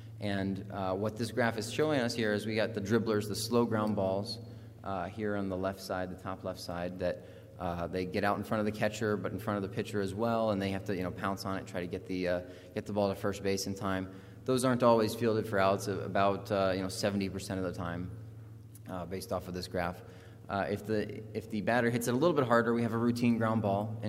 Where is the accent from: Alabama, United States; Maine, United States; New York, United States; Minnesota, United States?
Alabama, United States; I grew up in Alabama, and they have a lot of tornadoes down there